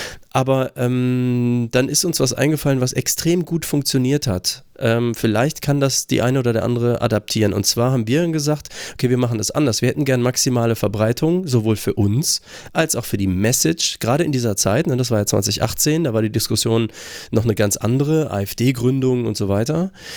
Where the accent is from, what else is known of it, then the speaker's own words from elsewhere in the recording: Germany; Ich bin auch einfach aufgewachsen in Deutschland